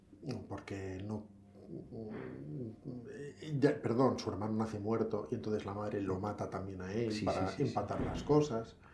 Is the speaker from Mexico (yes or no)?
no; Salamanca, Castile and León, Spain; ambos nos criamos en Salamanca, que es una ciudad hecha de frío y piedra, que conocemos muy bien.